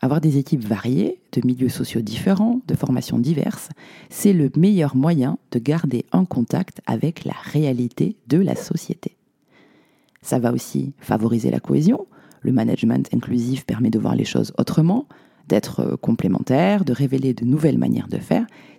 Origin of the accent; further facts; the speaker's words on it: Occitanie, France; Moi, je suis née en Aveyron dans les années 80. J'y ai fait toutes mes études, de la maternelle au lycée, et autant vous dire qu'à l'époque, sur les photos de classe, nous étions tous blancs et issus du même milieu social.